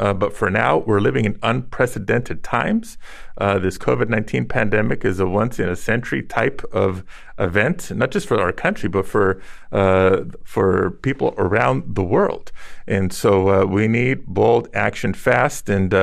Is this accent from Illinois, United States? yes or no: no; Pacoima, California, United States; I know my hometown of Pacoima in the Northeast San Fernando Valley is one of the biggest red spots on the map.